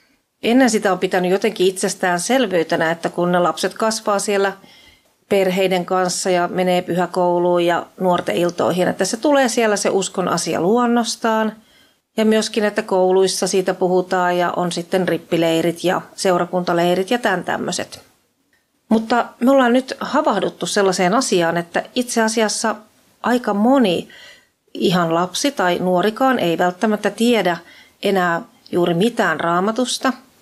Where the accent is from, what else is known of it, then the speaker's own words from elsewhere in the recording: Lempäälä, Pirkanmaa, Finland; Me ollaan Lempäälästä